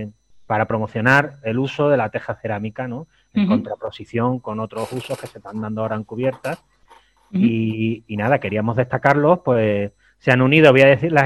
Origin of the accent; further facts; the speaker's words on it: Seville, Andalusia, Spain; yo soy de Sevilla, yo conozco más Segovia que Sevilla y en Sevilla he pasado 30 años de mi vida